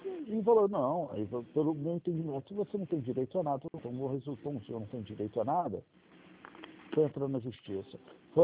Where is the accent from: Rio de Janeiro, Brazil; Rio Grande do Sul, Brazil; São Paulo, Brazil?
Rio de Janeiro, Brazil; Petrópolis; Eu sou da região serrana do Rio de Janeiro.